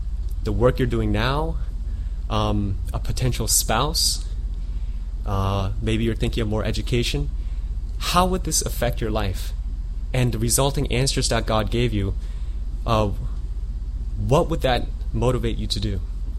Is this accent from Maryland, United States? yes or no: yes; Maryland, United States; I'm from Maryland